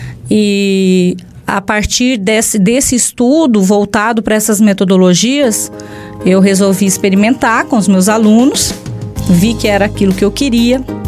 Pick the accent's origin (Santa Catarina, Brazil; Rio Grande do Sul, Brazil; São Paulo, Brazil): Santa Catarina, Brazil; eu sou nascida em Santa Catarina, sou filha de agricultores, né? Meus pais eram plantadores de fumo em Santa Catarina. Trabalhei muito, muito na roça até os 17 anos.